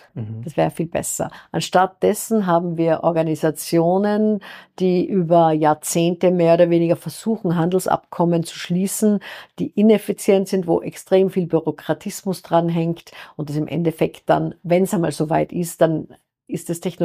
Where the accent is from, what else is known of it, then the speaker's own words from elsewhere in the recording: Austria; Mein Heimatland Österreich, massives Problem.